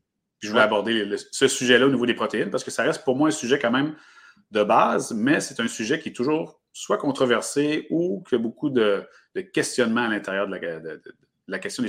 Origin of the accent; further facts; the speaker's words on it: Baie-Comeau, Quebec, Canada; je viens de Baie-Comeau sur la Côte-Nord, puis il n'y avait pas de kinésiologue à l'époque à cet endroit-là, puis il doit en avoir très peu en ce moment, c'est quand même une région éloignée.